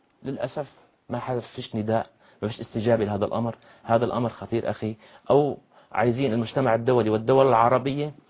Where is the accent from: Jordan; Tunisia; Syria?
Syria; now in Egypt; نحن كسوريين مقيمين في مصر